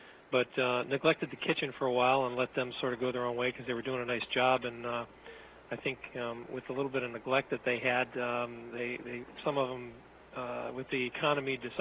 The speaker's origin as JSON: {"language": "English", "town": "Cape Cod", "region": "Massachusetts", "country": "United States", "said": "Massachusetts, Cape"}